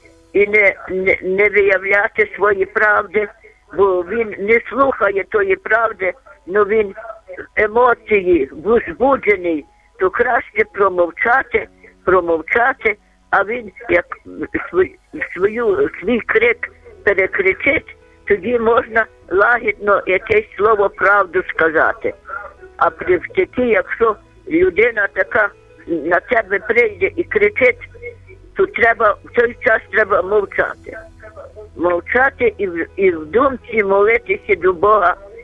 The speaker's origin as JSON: {"language": "Ukrainian", "town": "Lviv", "region": "Lviv Oblast", "country": "Ukraine", "said": "Я зі Львова."}